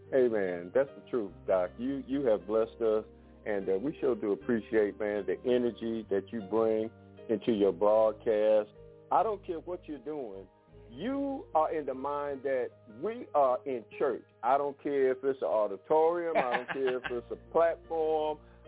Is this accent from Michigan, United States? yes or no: yes; Detroit, Michigan, United States; I grew up in Detroit, so, you know, my thing is you got to bring it.